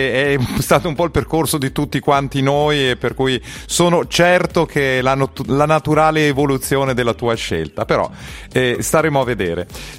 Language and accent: Italian; Milan, Lombardy, Italy; Siamo in due, anch'io sono di Milano.